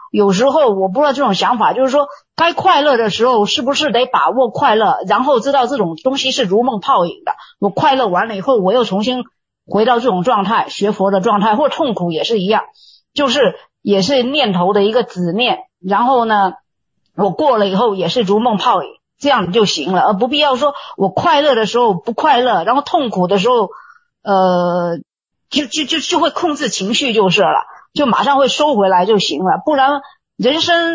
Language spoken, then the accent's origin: Chinese; Guangdong, China; now in Beijing, China; 本来我老家在广东的话